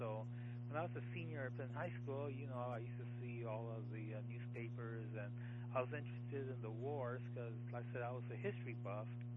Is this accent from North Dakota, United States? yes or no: no; San Antonio, Texas, United States; And I grew up here in San Antonio, up here in the south central part of town called the Hardindale area.